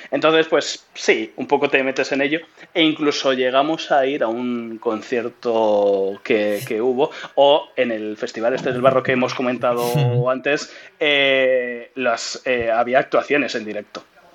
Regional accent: Spain; oye, mira, somos españoles, este estadio para nosotros es importante

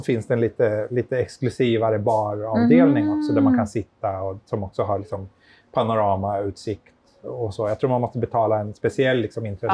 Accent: Sweden; now in Japan; på ena sidan så är Japan så himla annorlunda jämfört med liksom vad vi är vana vid hemma i Sverige

